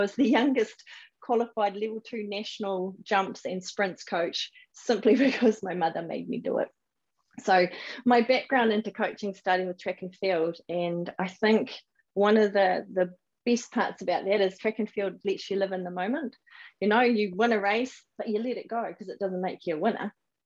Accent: Papatoetoe, Auckland, New Zealand; I have been really fortunate to be born and bred in South Auckland. My home is Papatoetoe and did all of my schooling through there.

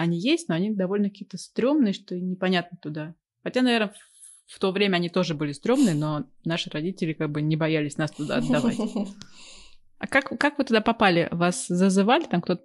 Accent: Totskoye, Orenburg Oblast, Russia; Вот я росла в Тоцком. Тоцка — это такая Оренбургская область, военный городок.

